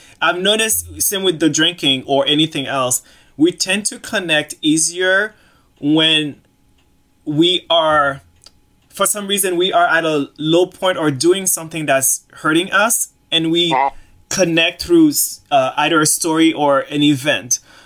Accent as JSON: {"language": "English", "town": "Boston", "region": "Massachusetts", "country": "United States", "lives_now": "New York, United States", "said": "Yeah, I'm from Boston, but I live in New York now."}